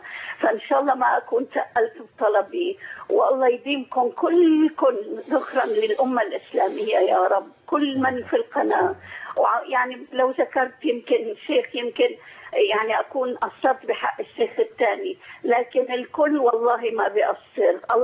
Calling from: Qatar; أنا من قطر عم بتكلم.

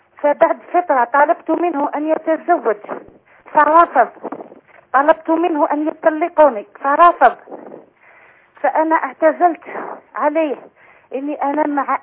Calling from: Algeria; من الجزائر.

